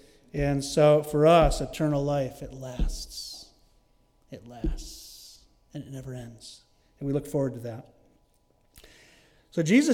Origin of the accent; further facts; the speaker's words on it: Rochester, New York, United States; I was from Rochester, New York. And so we would take like a 6-hour ride up there to this little cabin in the Green Mountains of Vermont.